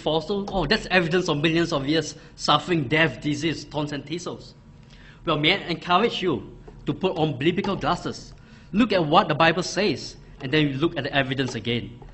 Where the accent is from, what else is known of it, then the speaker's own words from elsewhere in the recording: Singapore; I grew up in Singapore.